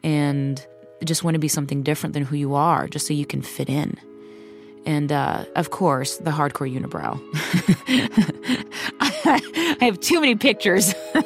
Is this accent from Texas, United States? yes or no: yes; Texas, United States; born there; both of my parents were from Iran, and you know, I was born in Texas